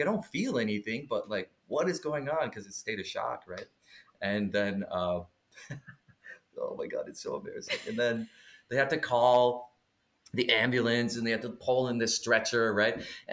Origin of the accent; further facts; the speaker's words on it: Canada; I didn't think as a Canadian actor that opportunities like this don't really happen.